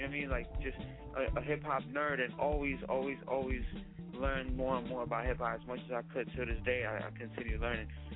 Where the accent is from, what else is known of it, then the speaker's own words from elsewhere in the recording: Jersey City, New Jersey, United States; And I grew up in Jersey City, so that was, you know, that's a hop, skip, and a jump from Manhattan, and it's right there.